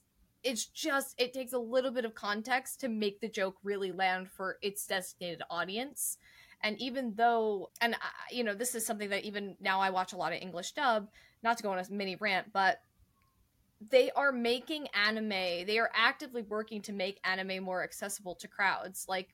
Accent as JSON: {"language": "English", "country": "United States", "said": "as an American that makes more sense to me that way."}